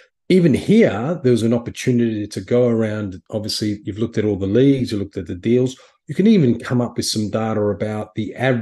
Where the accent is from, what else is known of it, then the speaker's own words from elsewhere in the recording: Australia; Next was Norway, Czechia, Denmark, and my home country, Australia, of 40.5%.